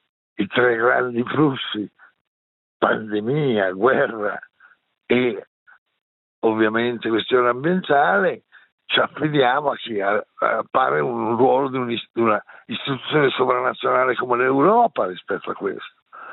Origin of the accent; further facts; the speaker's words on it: Lombardy, Italy; da lombardo che dialoga sul confine con il Ticino io dico